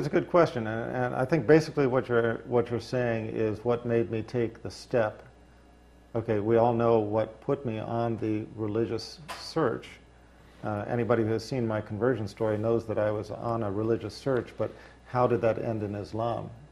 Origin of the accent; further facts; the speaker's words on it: United States; And growing up in America, I just naturally assumed I would find the answer somewhere in Christianity.